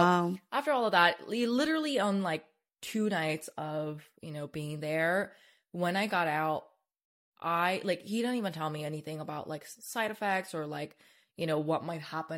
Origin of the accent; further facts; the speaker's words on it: South Korea; I grew up in Korea